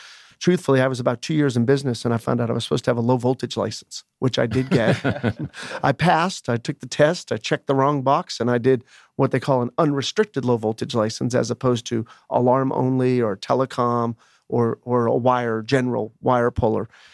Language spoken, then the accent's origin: English; Boston, Massachusetts, United States; I grew up in the Boston, Massachusetts area.